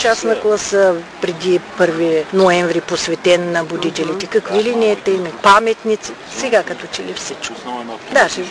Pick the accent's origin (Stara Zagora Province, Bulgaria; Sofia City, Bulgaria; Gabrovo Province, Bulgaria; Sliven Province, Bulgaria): Gabrovo Province, Bulgaria; Gabrovo; и понеже сме от Габрово